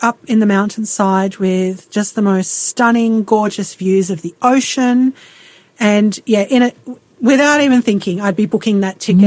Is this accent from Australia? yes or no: yes; Melbourne, Victoria, Australia; also born or lived in Greece; So no, I was born in Melbourne.